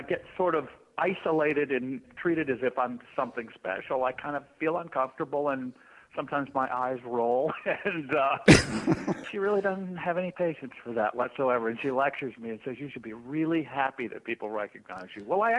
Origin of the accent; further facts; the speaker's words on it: Texas, United States; I was brought up in Texas, where a gentleman is a gentleman, and you don't kiss and tell, and you don't peep and tell.